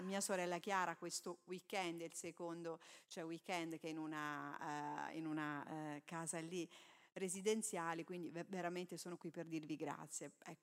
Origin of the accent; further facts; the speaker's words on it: Pescara, Abruzzo, Italy; vengo da Pescara